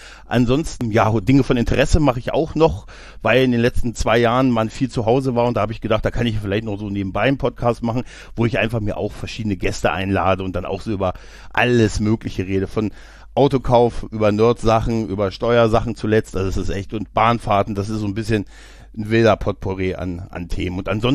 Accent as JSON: {"language": "German", "town": "Northeim", "region": "Lower Saxony", "country": "Germany", "said": "Wo komme ich her? Aus dem südlichen Niedersachsen."}